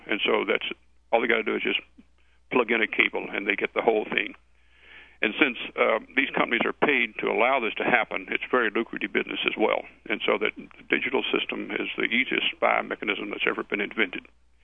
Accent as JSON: {"language": "English", "region": "Texas", "country": "United States", "said": "Yeah, I'm from Texas. You know, the saying down there, one problem, one ranger."}